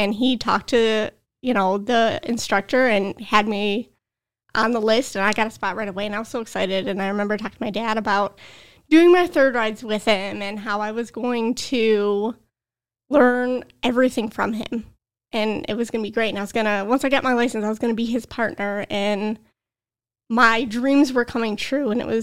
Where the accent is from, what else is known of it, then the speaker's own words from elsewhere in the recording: Detroit, Michigan, United States; So I grew up downstate in Metro Detroit.